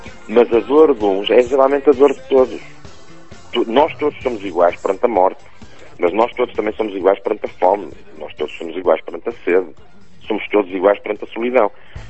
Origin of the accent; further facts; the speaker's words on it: Porto, Portugal; Lamento, mas eu aí sou portuense e gosto de mostrar a realidade.